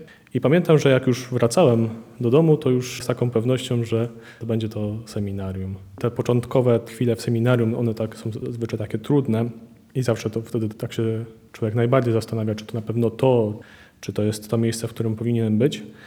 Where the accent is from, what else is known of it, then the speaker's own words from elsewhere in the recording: Świętokrzyskie Voivodeship, Poland; pochodzę z parafii pod wezwaniem Wniebowzięcia Najświętszej Marii Panny w Górach Pińczowskich.